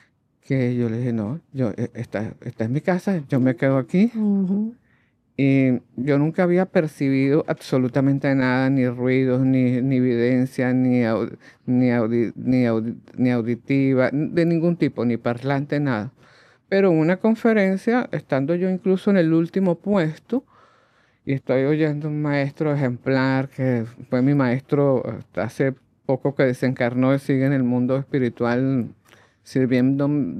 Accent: Venezuela; mis padres son españoles, yo soy venezolana, nací en Venezuela

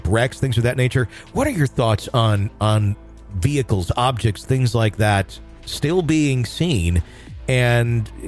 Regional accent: Fond du Lac, Wisconsin, United States; I grew up in Fond du Lac, Wisconsin.

